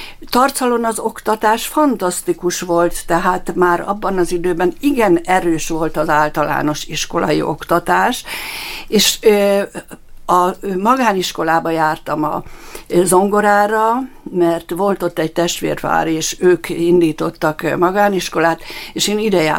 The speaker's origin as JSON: {"language": "Hungarian", "town": "Miskolc", "region": "Borsod-Abaúj-Zemplén", "country": "Hungary", "tie": "born there", "said": "az én őseim a történelmi borvidékre néznek vissza, igen, tehát Tarcarról származom, bár én Miskolcon születtem, de a szüleim és az őseim, azok tarcaliak, visszakerestem a családfát, tehát mindig is tarcaliak voltak, és reformátusok voltak, az ötvösök"}